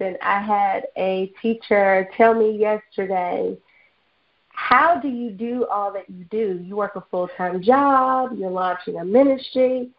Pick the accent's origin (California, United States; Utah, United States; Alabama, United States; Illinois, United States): Alabama, United States; Bessemer; I grew up in Bessemer, Alabama, but I went to Birmingham City Schools. I graduated from Ramsey High School, and from there I went on to the University of Alabama.